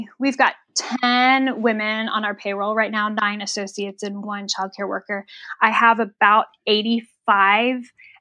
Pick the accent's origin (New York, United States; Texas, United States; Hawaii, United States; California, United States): Texas, United States; I'm like, you remember that whole Ebola thing in the U.S.?